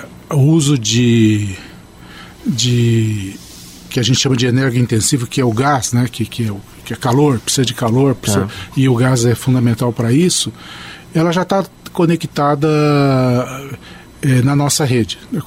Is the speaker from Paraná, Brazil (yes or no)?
yes; Londrina, Paraná, Brazil; born there; que eu sou de Londrina, sou londrinense de nascimento.